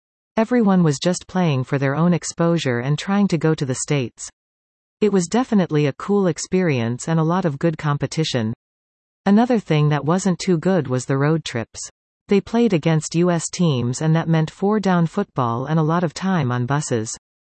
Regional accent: Ontario, Canada; Part of me also wanted to go experience another part of Canada. I grew up in Ontario my whole life.

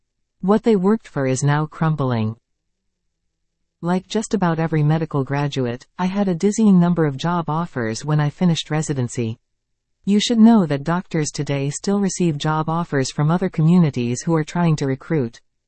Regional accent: Sault Ste. Marie, Ontario, Canada; Like many people born and raised in Sault Ste. Marie, the first time I passed through the doors of the group health center I was in a bassinet carried by my mom.

